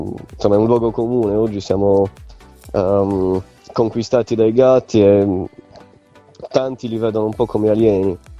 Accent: Cagliari, Sardinia, Italy; born there; Sono nato a Cagliari, ci sono tornato da un paio d'anni, per una ventina d'anni ho girato diversi posti, molte città.

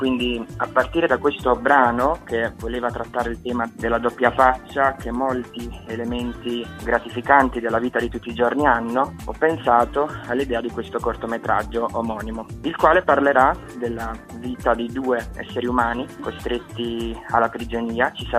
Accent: Canosa di Puglia, Apulia, Italy; born there; Sono un ragazzo di 26 anni, sono nato a Canosa di Puglia e studio medicina e chirurgia all'Università di Ferrara.

